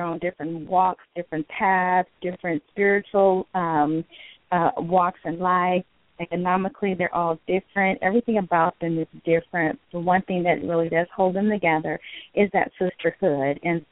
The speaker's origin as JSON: {"language": "English", "region": "California", "country": "United States", "said": "Sure. I am from the Northern Bay Area in California. I live in a city called Antioch near the San Francisco Bay Area."}